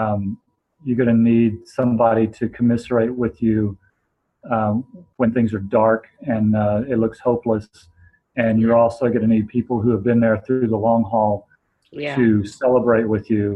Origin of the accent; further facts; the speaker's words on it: Houston, Texas, United States; Growing up in Houston, no one really knew what a screenwriter was.